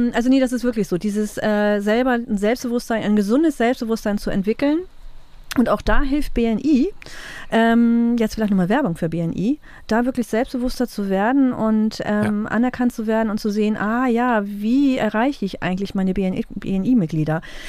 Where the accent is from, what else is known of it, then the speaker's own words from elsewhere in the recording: Schleswig-Holstein, Germany; ich bin ja aus Dithmarschen nicht rausgekommen.